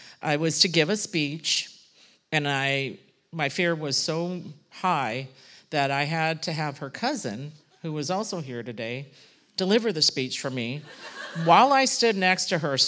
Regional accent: Gardena, California, United States; I was born and raised in Gardena

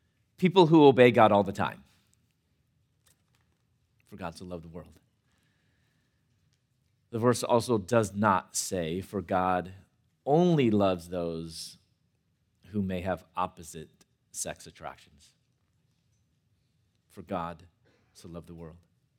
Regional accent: Chicago, Illinois, United States; moved away as an adult; also born or lived in Louisville, United States; And then it wasn't until my early 20s that I moved from Chicago, where I'm originally from, to Louisville, Kentucky, where I finally came out of the closet

